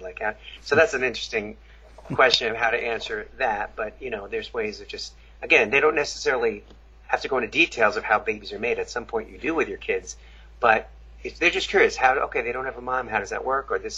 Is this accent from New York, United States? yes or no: yes; Long Island, New York, United States; I grew up in Long Island, New York, so parts are conservative and parts aren't